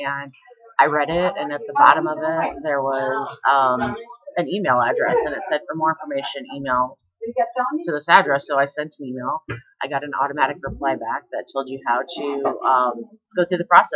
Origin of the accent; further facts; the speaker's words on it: Peoria, Illinois, United States; now in Chicago, United States; So I'm originally from the Peoria area. I went to Illinois State for school and moved to Chicago about 15 years ago.